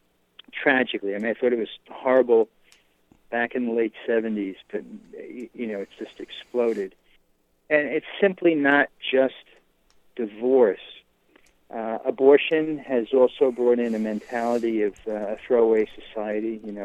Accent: New York, United States; because I grew up on Long Island, and my parents, God bless them, they were both married longer than 66 years

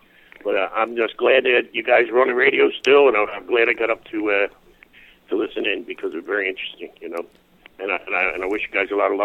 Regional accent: Philadelphia, Pennsylvania, United States; growing up in South Philly, we had St. Thomas Aquinas School down there.

